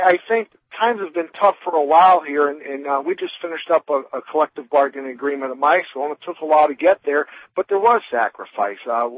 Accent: Pennsylvania, United States; You know, I'm originally from Pennsylvania. My parents still live there

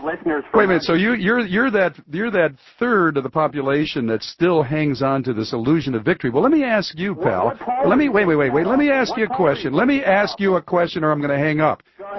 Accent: Detroit, Michigan, United States; I'm born and raised. You know, it's an old saying, I was born in Detroit, I'm going to die in Detroit

